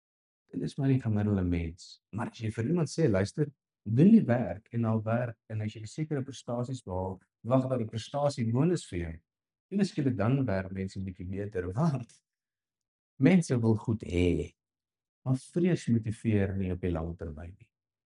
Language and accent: Afrikaans; Brits, North West, South Africa; Ek mag my grapie maak, want ek kom van Brits af.